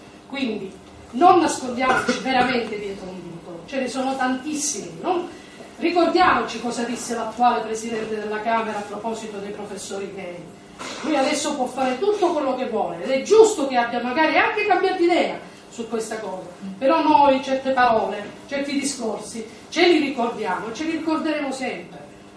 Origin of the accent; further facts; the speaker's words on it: Cosenza, Calabria, Italy; Io sono di Cosenza, lui di Catanzaro.